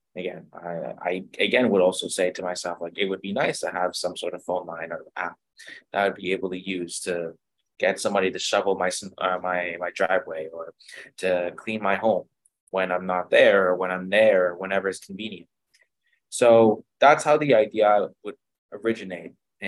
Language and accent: English; Ottawa, Ontario, Canada; I'm from Ottawa, Ontario